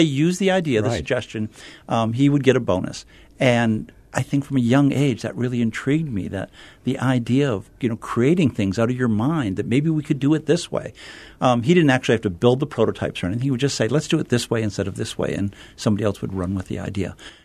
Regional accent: Detroit, Michigan, United States; I was raised in Motown in Detroit, Michigan, and if you're decent at science and mathematics, you almost have to become an engineer in Detroit.

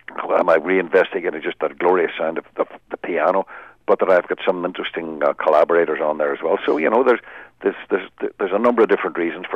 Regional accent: Northern Ireland, United Kingdom; I'm 100% Irish. I'm 100%, of course, I'm Northern Irish, and I'm immensely proud of that.

